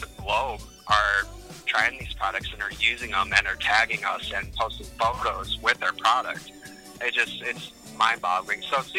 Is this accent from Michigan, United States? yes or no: yes; Michigan, United States; and of course I'm from Michigan originally, so, you know, the lakeshore effect in the summers there, the heat gets pretty gnarly.